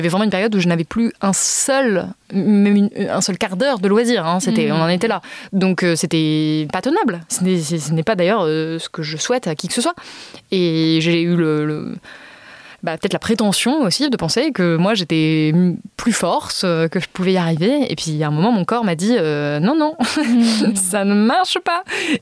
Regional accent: Auvergne-Rhône-Alpes, France; je viens d'Ardèche, où il n'y a pas de train. Il n'y a quasiment pas de transport en commun. Et il n'y a pas d'autoroute.

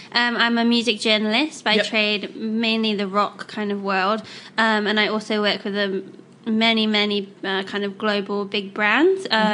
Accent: England, United Kingdom; I guess I'm English, so a bit slow.

